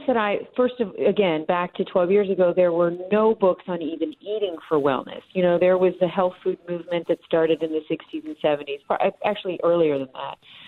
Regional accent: Appalachia, United States; I grew up very poor in the Appalachian Mountains.

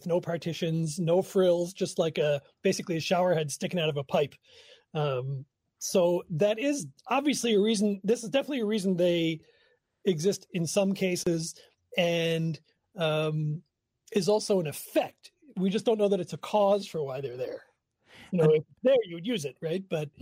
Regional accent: New York City, New York, United States; now in Milwaukee, United States; Yeah, you know, I grew up in New York City and I never saw one. So when I moved to Milwaukee and we moved into my grandparents' house, they had one in the basement

